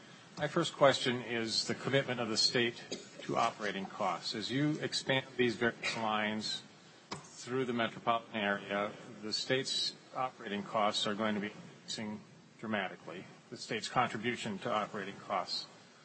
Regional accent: Minnesota, United States; By the way, Watonwan County is where my hometown is located.

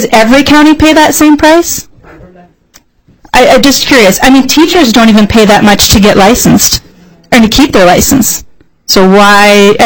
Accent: White Earth Reservation, Minnesota, United States; I'm from the White Earth Reservation. I don't announce that to my whole wide world. So those of you that are here, you're learning that. I'm Native.

